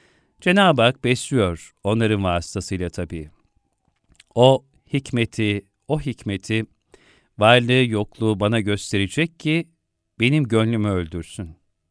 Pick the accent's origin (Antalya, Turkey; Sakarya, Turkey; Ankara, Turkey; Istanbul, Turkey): Istanbul, Turkey; Vahdettin Efendi'nin son günlerinde 2 yaşındaymışım. İlkokulu Beşiktaş'ta okudum.